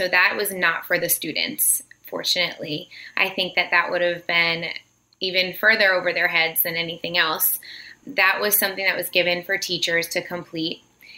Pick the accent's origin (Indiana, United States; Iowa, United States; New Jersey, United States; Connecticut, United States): Connecticut, United States; No, I grew up here in Connecticut.